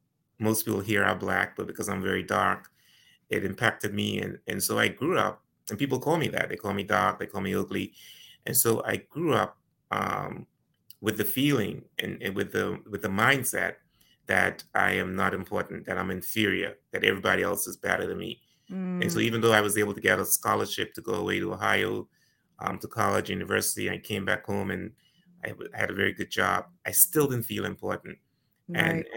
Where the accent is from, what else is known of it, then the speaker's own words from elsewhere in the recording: Turks & Caicos Islands; growing up in the Turks and Caicos Islands, I felt very inferior. You know, my family didn't have much.